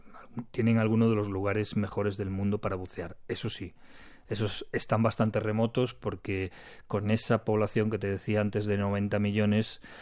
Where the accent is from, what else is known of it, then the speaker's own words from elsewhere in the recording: Galicia, Spain; Yo que soy gallego y estoy acostumbrado a comer buen pescado y marisco